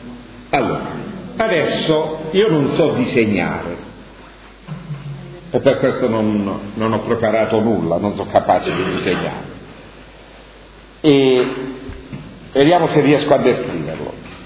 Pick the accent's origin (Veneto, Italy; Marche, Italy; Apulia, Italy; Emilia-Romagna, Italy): Apulia, Italy; noi siamo, la maggior parte di noi siamo pugliesi, forse tutti.